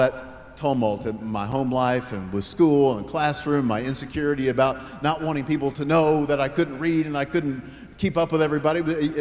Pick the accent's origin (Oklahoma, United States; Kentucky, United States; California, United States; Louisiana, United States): Oklahoma, United States; I'm from Oklahoma.